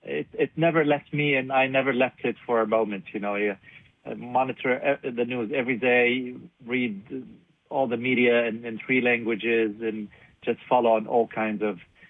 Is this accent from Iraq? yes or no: yes; Iraq; Well, especially when growing up in Iraq under Saddam Hussein.